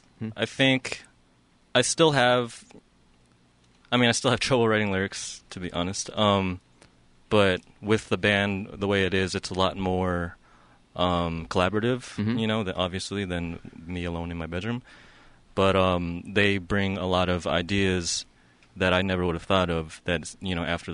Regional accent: Arizona, United States; I'm an Asian guy growing up in Arizona with, like, very few other Asians

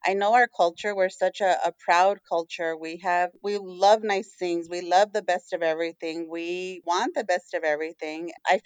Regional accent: Tucson, Arizona, United States; I'm from Tucson, Arizona, a proud Latina, third generation Mexican-American here.

